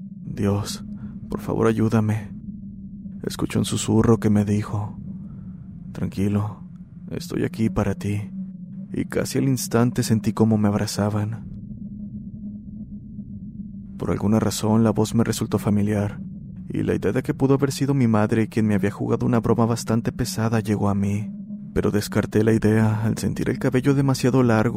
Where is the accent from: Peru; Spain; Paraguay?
Paraguay; soy de Paraguay. Este es mi relato.